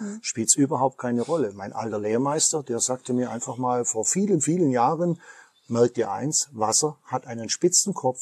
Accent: Baden-Württemberg, Germany; zumindest bei uns im Schwabenland

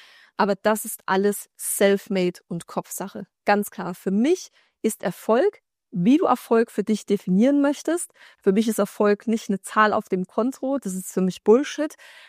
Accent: Germany; wenn ich in Deutschland bin, komme ich in mein Heimatdorf zurück

